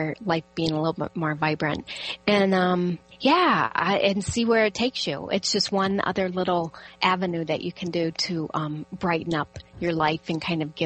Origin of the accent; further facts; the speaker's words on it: United States; because I'm an American, I thought, oh.